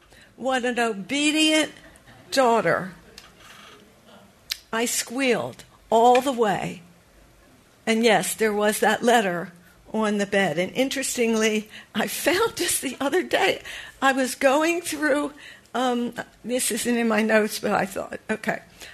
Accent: Philadelphia, Pennsylvania, United States; a command that she gave me that I heard over and over again growing up in Philadelphia on 1124 Gillam Street.

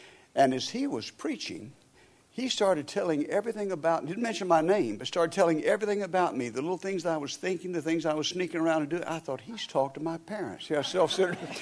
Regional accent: Gadsden, Alabama, United States; Now, I'd never been out of my hometown much at that time, little Gadsden, Alabama, where John and I are from.

